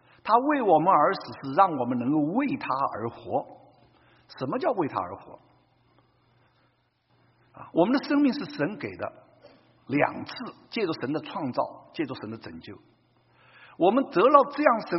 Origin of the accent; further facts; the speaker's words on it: China; 尤其我从大陆来的